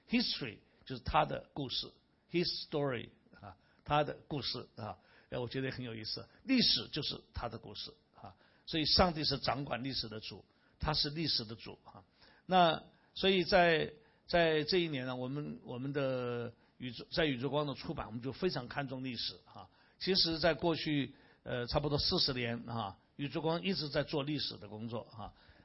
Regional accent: China; 我是中国人，我怎么要接受这个文化侵略

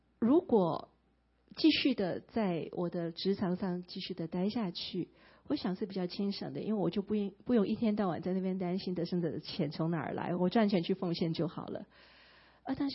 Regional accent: Hong Kong; born there; also born or lived in United States; 我是在香港出生，然后小时候的确是有移民到美国去，但是去的时间不长，因为我去了大概一年吧。

